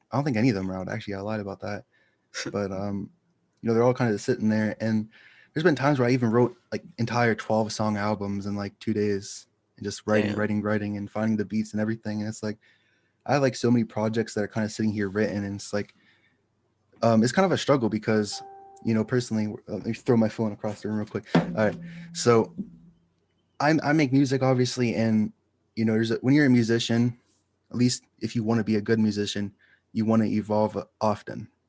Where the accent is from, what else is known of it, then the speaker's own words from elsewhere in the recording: Pittsburgh, Pennsylvania, United States; And I'm from Pittsburgh, by the way.